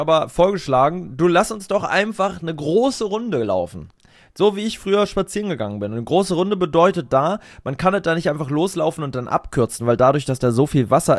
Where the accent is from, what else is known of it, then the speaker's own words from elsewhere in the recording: Berlin, Germany; in meine alte Heimat Hut zu fahren, in meine alte Hood. Genau, nach Sandy Shores. nach Spandau